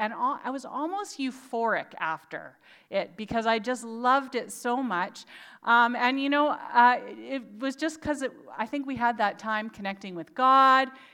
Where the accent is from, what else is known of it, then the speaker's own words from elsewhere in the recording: Nanaimo, British Columbia, Canada; And I grew up in Nanaimo, so I, my whole life, have dreamt of doing this West Coast Trail.